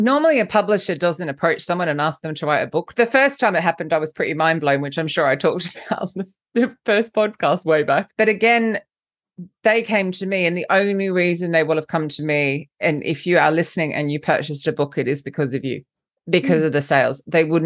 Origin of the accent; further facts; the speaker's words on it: Australia; now in London, United Kingdom; First off, let's just clarify the accent. I'm Australian, but I live in London, so I don't really know what I sound like. Just if that's confusing anyone, because you said, who am I? I'm Aussie British.